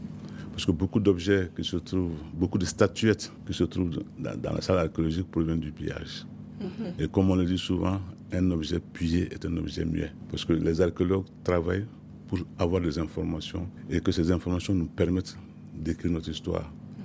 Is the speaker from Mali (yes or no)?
yes; Mali; ici chez nous au Mali.